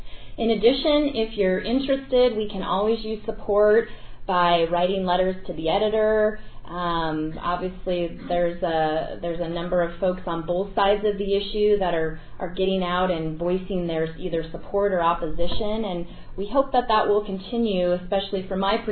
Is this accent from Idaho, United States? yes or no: yes; Mountain Home, Idaho, United States; I grew up in Mountain Home, and obviously that's an Air Force town, and I know what a source of pride that was in that community